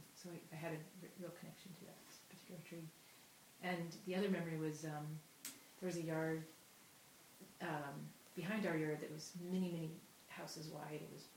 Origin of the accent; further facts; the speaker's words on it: Ohio, United States; I grew up in Ohio, which we were singing about.